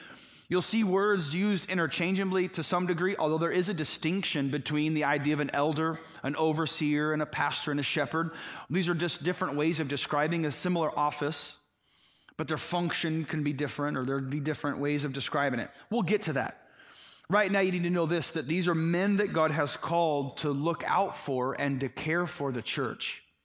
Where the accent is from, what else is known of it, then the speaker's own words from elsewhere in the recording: Indiana, United States; I was from Indiana, totally corn-fed.